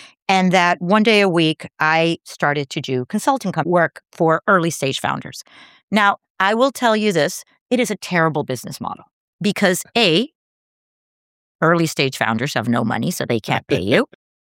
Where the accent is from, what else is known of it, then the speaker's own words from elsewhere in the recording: Costa Rica; my dad's an entrepreneur, was an entrepreneur. I grew up in a very entrepreneurial household. I grew up in Costa Rica.